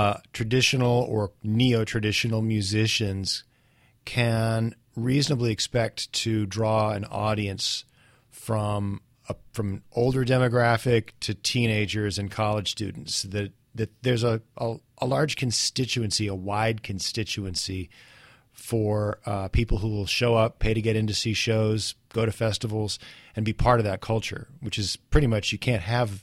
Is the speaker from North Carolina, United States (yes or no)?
yes; North Carolina, United States; I know from growing up in North Carolina and frequent visits to the western part of the state